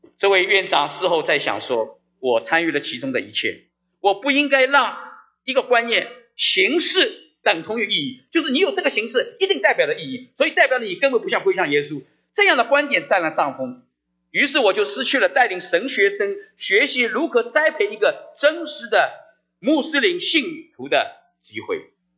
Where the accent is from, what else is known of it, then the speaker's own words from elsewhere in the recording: China; 因为我们是中国来的